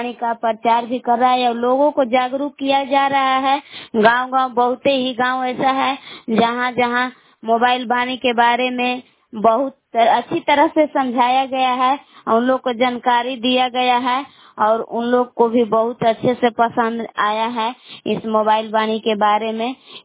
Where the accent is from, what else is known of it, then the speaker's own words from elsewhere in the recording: Bilau, Bihar, India; मैं ग्राम बिलाऊ कैमूर भगवान के निवासी हूँ।